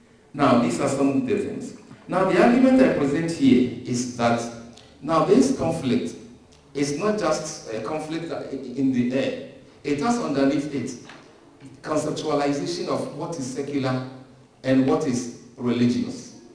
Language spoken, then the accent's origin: English; Ghana; So I, for example, I am a Fanti, but I am a Ghanaian. But I'm also a Christian.